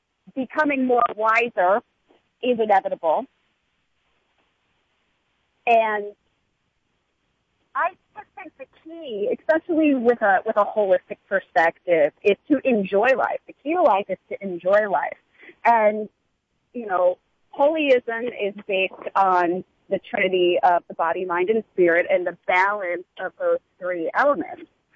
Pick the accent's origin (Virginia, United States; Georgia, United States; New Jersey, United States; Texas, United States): New Jersey, United States; I do host the first holistic lifestyle television show on Public Access in my home state of Old Sweet, New Jersey.